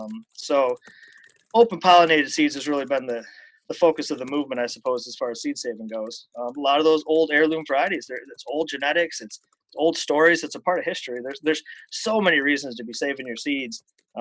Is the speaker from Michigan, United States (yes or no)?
yes; Michigan, United States; You know, I'm from Michigan. I was born and raised, you know, within 50 miles of where I live right now, as a matter of fact.